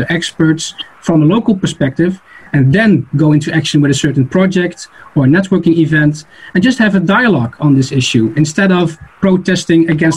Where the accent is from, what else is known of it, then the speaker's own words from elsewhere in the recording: Netherlands; And that's what I noticed as well in my country, in the Netherlands. I'm from the Netherlands